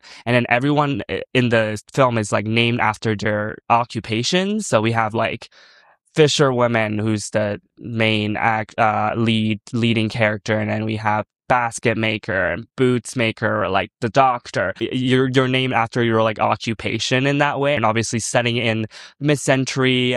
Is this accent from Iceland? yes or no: no; China; now in Los Angeles, United States; I'm originally from China, and I'm currently based